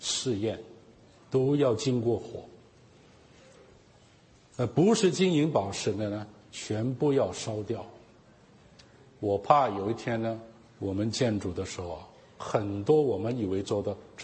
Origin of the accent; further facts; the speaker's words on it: China; 我们中国人哪里会说那这个那那个呢